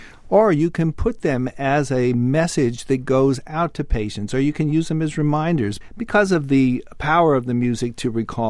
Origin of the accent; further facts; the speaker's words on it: Galveston, Texas, United States; I was actually in the front page of the Galveston Daily News, which was my Galveston, Texas, my hometown where I was born, as the fattest child in Galveston County.